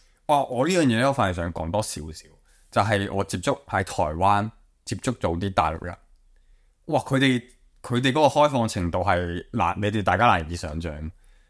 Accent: Macau; 我都曾经外国有人问我系咪香港人，我都话系，但系我主要咧系因为唔想解释澳门喺边。

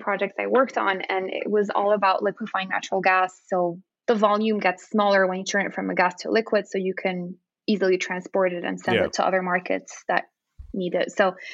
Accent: Lima, Peru; at the time when I was growing up in Lima

